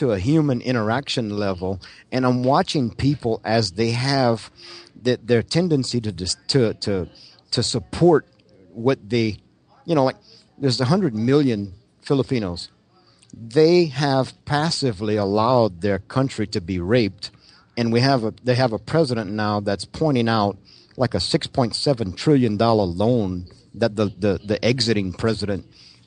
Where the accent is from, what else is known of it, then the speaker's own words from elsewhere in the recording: Louisiana, United States; I'm from South Louisiana.